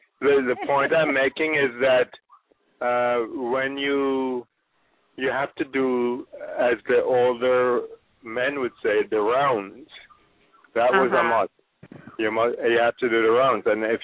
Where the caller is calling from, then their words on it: Bronx, New York, United States; I'm calling from New York, the Bronx, the home of the New York Yankees.